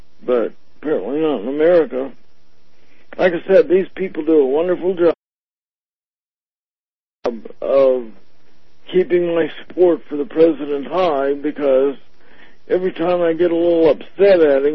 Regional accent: Florida, United States; I grew up in Florida.

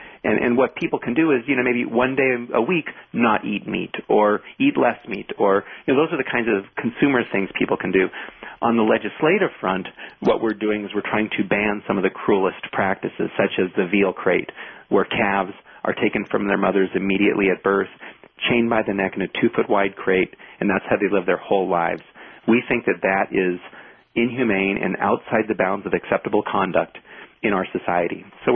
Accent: Los Angeles, California, United States; I grew up in Los Angeles, and when I was younger, I actually, you know, I grew up in Hollywood and would do commercials for places like McDonald's and Kentucky Fried Chicken

